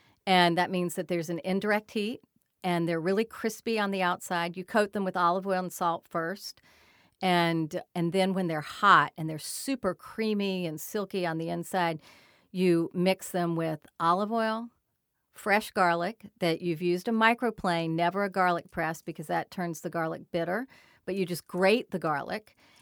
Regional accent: North Carolina, United States; You know, I grew up in North Carolina with space.

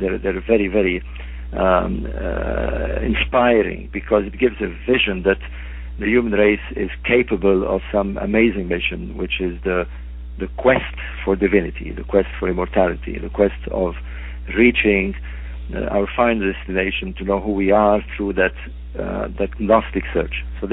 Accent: Alexandria, Alexandria Governorate, Egypt; born or raised there

